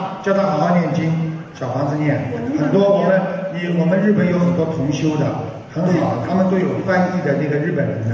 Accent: Fujian, China; 哦，我是福建人啊。

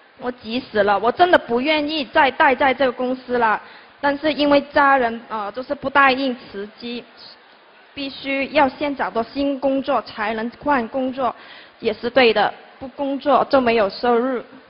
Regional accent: Macau; 大家好，我是来自澳门的同修

